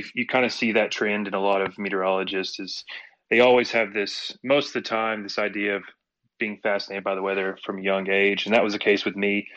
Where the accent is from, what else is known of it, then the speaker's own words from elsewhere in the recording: Tennessee, United States; now in Juneau, United States; So I will start off where I'm from and where I was raised. I'm actually from Tennessee. And I've not been in Juneau too terribly long.